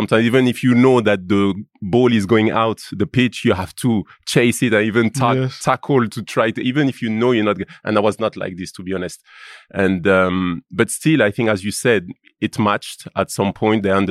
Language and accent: English; Lyon, Auvergne-Rhône-Alpes, France; English is a second language; from back home, Lyon. I grew up in Lyon.